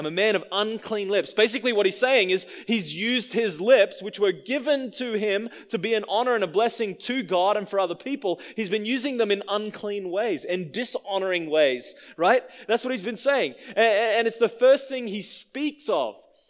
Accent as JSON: {"language": "English", "country": "Australia", "tie": "born or raised there", "said": "When you're a young teenage boy growing up in Australia, you got to learn to be pretty aggressive with your language."}